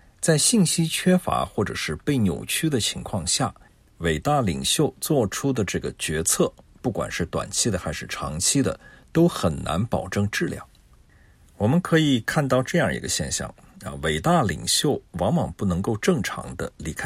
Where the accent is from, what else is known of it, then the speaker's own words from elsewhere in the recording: China; 其实这篇文章的观点对于来自中国的华裔来说是相当好理解的，因为我们就是来自于一个有这样历史的国家。